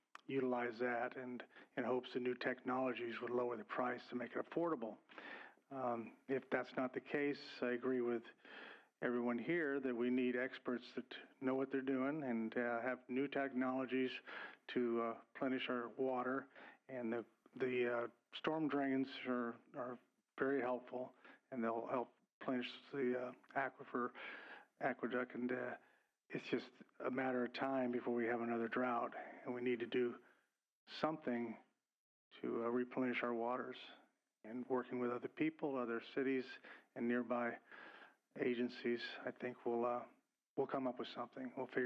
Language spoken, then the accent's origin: English; California, United States; As growing up on the Central Coast, we have about a 5 to 7 year drought period